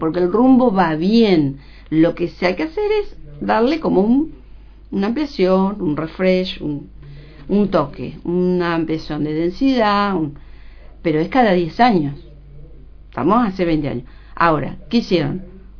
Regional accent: Lobos, Buenos Aires Province, Argentina; born there; Porque soy convencida del Partido de Lobos. Lo amo, nací acá.

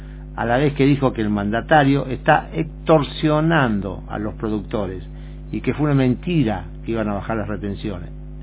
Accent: Argentina; pero lo veo así como argentino, que tal vez le redituaría más a la nación industrializar lo que produce el campo

